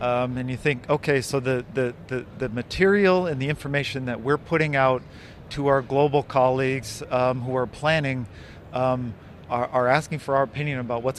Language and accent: English; Council Bluffs, Iowa, United States; So I grew up in Council Bluffs. I had friends that farmed on the bluffs